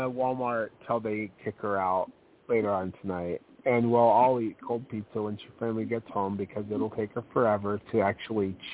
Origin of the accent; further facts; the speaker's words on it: Scotland, United Kingdom; And the Scottish know it. And I know it. I'm Scottish.